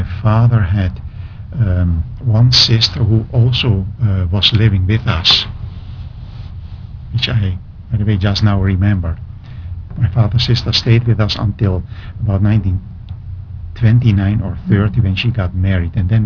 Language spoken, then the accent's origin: English; Bratislava, Bratislava Region, Slovakia; also born or lived in Tarnów, Poland; we moved to Pressburg, Bratislava in Czechoslovakia, kitty corner from Vienna.